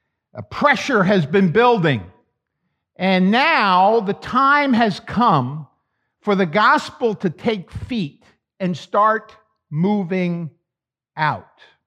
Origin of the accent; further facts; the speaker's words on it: Long Island, New York, United States; because he came from my hometown in Long Island.